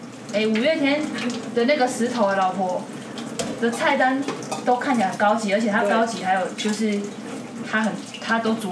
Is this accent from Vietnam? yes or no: no; Hong Kong; 我香港人，我怎么不知道？